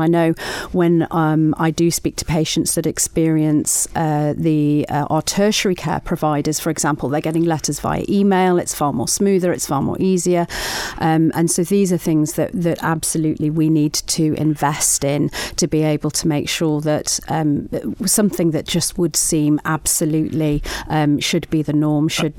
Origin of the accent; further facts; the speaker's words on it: Isle of Man; we're terribly English, aren't we? We're terribly Manx that we don't like to complain